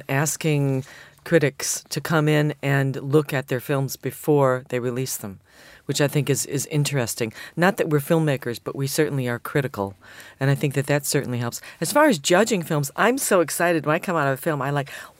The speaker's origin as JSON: {"language": "English", "country": "United States", "said": "Yeah, I am because I'm American."}